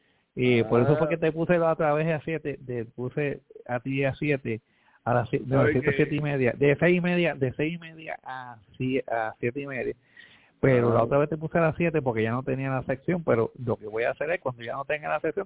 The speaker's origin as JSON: {"language": "Spanish", "country": "Dominican Republic", "said": "Y al igual que yo, somos de la República Dominicana."}